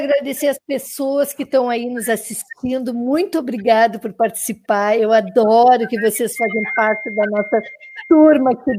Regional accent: Novo Hamburgo, Rio Grande do Sul, Brazil; Uma coisa interessante, eles são meus conterrâneos. São de Novo Hamburgo, da cidade que eu sou lá do Rio Grande do Sul.

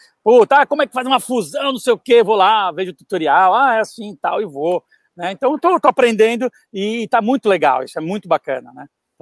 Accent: Brazil; Eu sou do Brasil, tudo.

